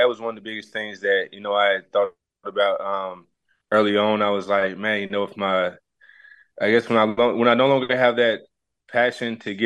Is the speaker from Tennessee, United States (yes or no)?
yes; Tennessee, United States; growing up in Tennessee, you know, I grew up early on.